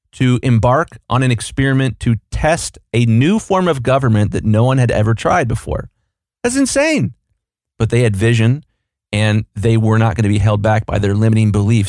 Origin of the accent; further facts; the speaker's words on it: Columbus, Ohio, United States; You know, Dave Thomas, I'm from Columbus, Ohio.